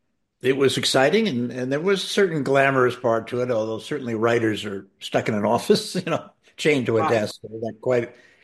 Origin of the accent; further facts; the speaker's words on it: Brooklyn, New York, United States; I'm originally from New York. Canarsie, I don't know if you know Brooklyn that well, but I'm from, I was born in the Quonset huts in Canarsie